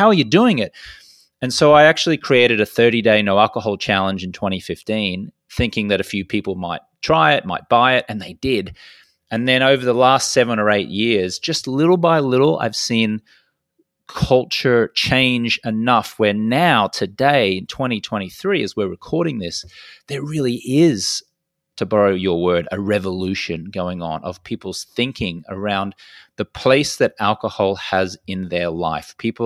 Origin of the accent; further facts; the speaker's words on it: Brisbane, Queensland, Australia; I grew up in Brisbane on the east coast of Australia